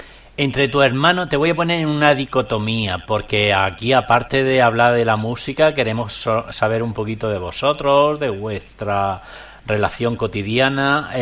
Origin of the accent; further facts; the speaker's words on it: Granada, Andalusia, Spain; yo soy andaluz, soy de Granada, y como paisano te tengo que decir